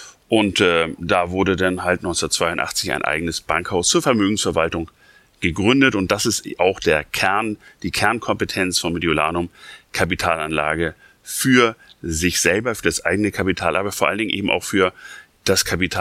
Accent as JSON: {"language": "German", "region": "Schleswig-Holstein", "country": "Germany", "said": "Ich komme aus Nordfriesland und da duzt man sich eigentlich quer durch die Runde."}